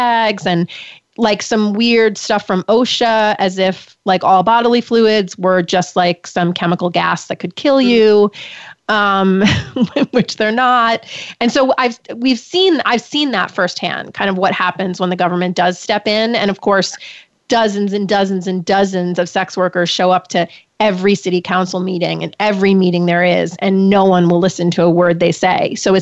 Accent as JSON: {"language": "English", "region": "New York", "country": "United States", "said": "Even though I'm a New Yorker and I love New York, so I know the answer."}